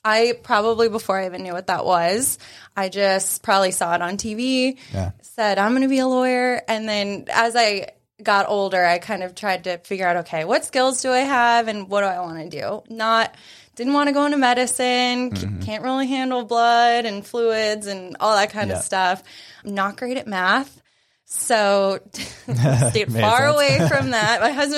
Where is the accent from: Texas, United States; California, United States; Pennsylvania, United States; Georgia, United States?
Pennsylvania, United States; also born or lived in Arizona; now in North Carolina, United States; My husband and I both went to Penn State, where we grew up. Ooh, in Pennsylvania.